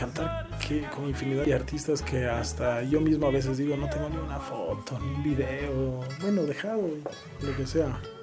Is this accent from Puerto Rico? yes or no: no; Ecuador; ecuatoriana. Pasillos, tal vez es difícil salir del país con esta música, pero me gusta quedarme en mi país y hacer mi música.